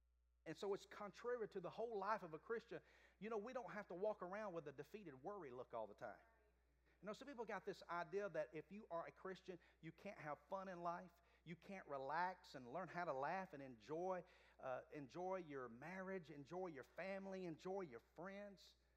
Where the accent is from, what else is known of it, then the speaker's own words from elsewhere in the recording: Alabama, United States; I wasn't expecting to meet someone that was born and raised in Alabama as I am.